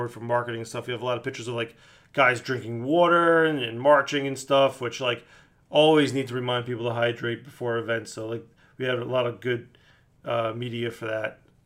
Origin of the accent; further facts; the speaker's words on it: Manila, Metro Manila, Philippines; I mean, I grew up in Manila. It's like traffic central over there.